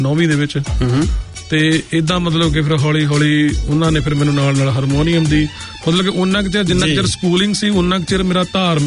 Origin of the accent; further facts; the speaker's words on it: Bajid, Punjab, India; also born or lived in Pathlawa; ਉਸ ਪਿੰਡ ਦਾ ਮੇਰਾ ਜਨਮ ਆ, ਨਾਨਕਾ ਪਿੰਡ ਮੇਰਾ ਪਠਲਾਵਾ। ਤੇ ਬਜੀਦ ਪਿੰਡ ਦੇ ਵਿੱਚ ਮੇਰਾ ਬਚਪਨ ਗੁਜ਼ਰਿਆ